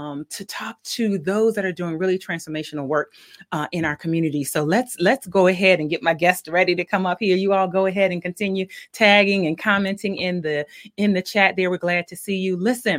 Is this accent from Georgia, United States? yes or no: yes; Milledgeville, Georgia, United States; born there; I was born in Milledgeville, Georgia.